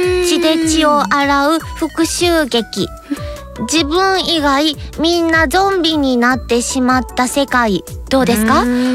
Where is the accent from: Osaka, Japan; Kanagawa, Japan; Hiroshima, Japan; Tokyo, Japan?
Osaka, Japan; accent: Kansai dialect; あの大阪に言っても 長かったから、あの23ぐらいまで大阪住んでたし。